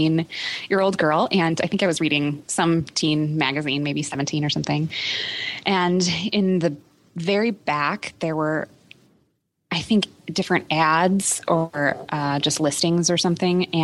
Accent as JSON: {"language": "English", "town": "Chicago", "region": "Illinois", "country": "United States", "tie": "born or raised there", "said": "I grew up in Chicago."}